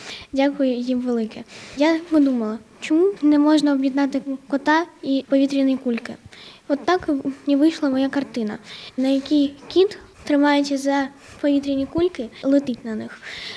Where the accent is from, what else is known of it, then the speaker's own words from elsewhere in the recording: Zaporizhzhia, Zaporizhzhia Oblast, Ukraine; я також з Запоріжжя